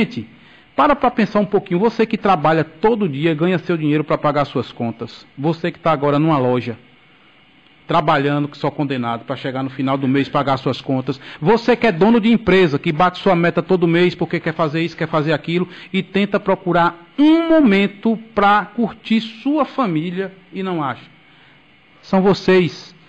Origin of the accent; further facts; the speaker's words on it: Campo Formoso, Bahia, Brazil; E Campo Formoso, eu digo porque é a minha cidade, que aqui eu sou brasileiro